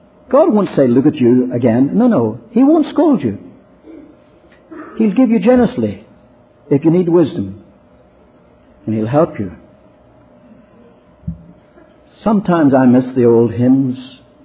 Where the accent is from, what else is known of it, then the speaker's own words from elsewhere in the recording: Ireland; I told you I'm Irish by birth and upbringing.